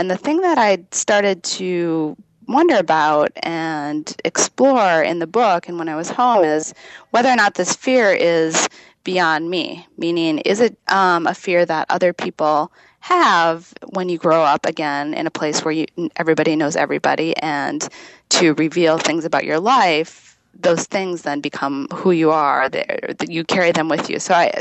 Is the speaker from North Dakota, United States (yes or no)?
yes; North Dakota, United States; I couldn't seem to reconcile the silence that I felt when I went home to North Dakota around the people who love